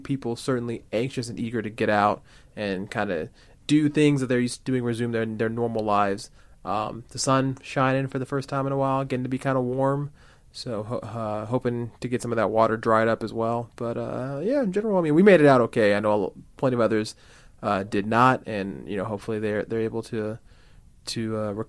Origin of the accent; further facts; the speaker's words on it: Houston, Texas, United States; yeah, I'm from Houston myself, so I know that area pretty well.